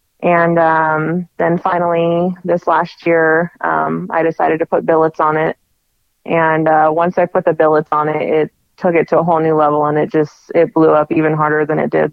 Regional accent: Sacramento, California, United States; I grew up in South Sac, where it's like a huge lowrider scene.

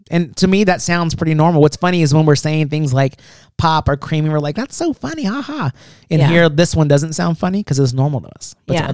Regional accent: California, United States; they knew I was from California originally and they were trying to make me feel good.

